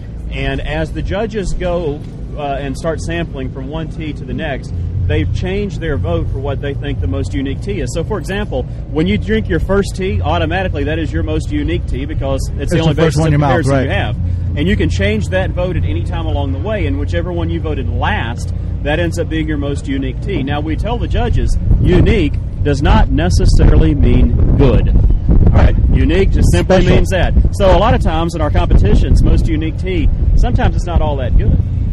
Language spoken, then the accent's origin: English; the South, United States; Growing up in the South, sweet tea has usually been sweetened by pure cane sugar.